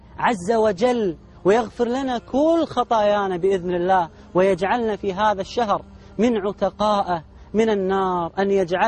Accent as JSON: {"language": "Arabic", "country": "Kuwait", "said": "وإحنا ولله الحمد في هذا البلد، بلدنا الكويت"}